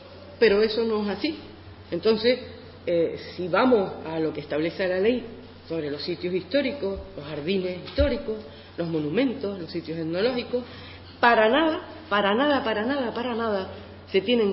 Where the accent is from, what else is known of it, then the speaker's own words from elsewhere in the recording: Güímar, Canary Islands, Spain; porque soy de Güímar, y entonces me ha tocado la identidad, ¿no?